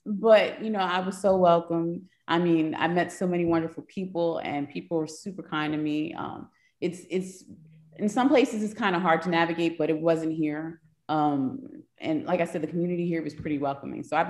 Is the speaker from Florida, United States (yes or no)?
no; New York, United States; I grew up in New York during Bensonhurst and those other things that happened in New York during the 80s and 90s.